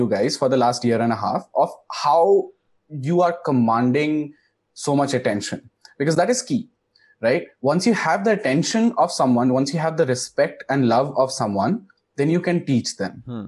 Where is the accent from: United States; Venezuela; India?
India; Why is it that me as an Indian, right, when I have to think about really popular science shows